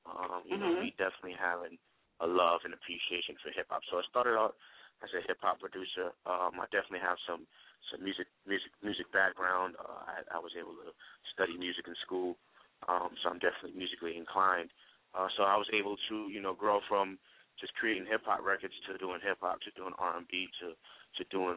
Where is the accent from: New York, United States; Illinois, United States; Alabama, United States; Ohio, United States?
New York, United States; Bronx; You know, I'm born and raised in Bronx, New York, you know, definitely representing NYC